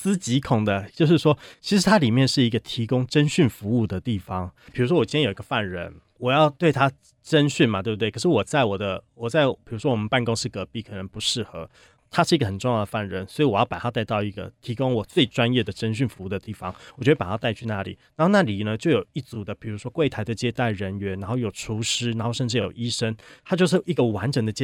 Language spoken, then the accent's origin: Chinese; Taiwan; 它也可以让我们台湾人比如说比较知道我们自己到底是谁啊